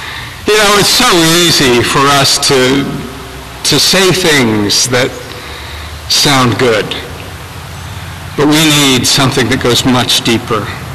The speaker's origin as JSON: {"language": "English", "region": "California", "country": "United States", "tie": "born or raised there", "said": "Frankly, as a Californian born and bred, I saw how some former hippies turned out"}